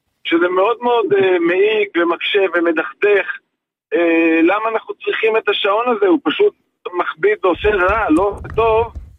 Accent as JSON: {"language": "Hebrew", "region": "Northern District", "country": "Israel", "tie": "born there", "said": "שנולדתי בצפון סמוך למטולה, כילד ממש קטן, אם היום אני ב-59, הייתי אז בן 6"}